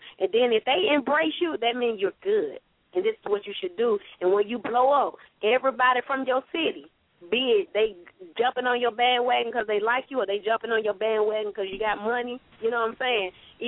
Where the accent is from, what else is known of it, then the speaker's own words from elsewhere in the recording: Athens, Georgia, United States; I'm from Athens. I came from the hood, the streets of Nelly B is my hood, you know. I came from the streets.